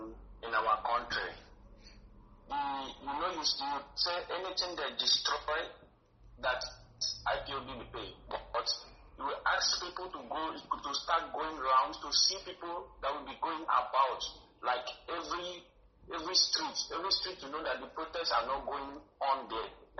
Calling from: Italy; My name is … I'm calling from Italy.

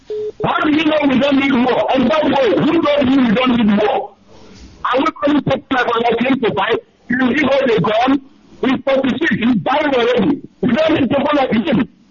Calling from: Taiwan; I'm calling from Taiwan, the coordinator of Taiwan.

